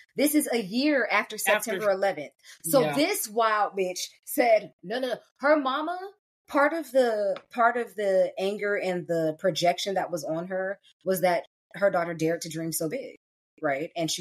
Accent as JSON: {"language": "English", "region": "California", "country": "United States", "tie": "born or raised there", "said": "Again, growing up in California, the image that I saw of other places in in the continental North America."}